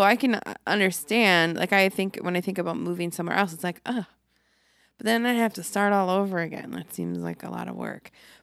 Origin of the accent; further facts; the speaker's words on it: Milwaukee, Wisconsin, United States; I didn't grow up here, but I grew up in Milwaukee, which is kind of, it's not really that similar, to be honest with you, other than they're both in the north area.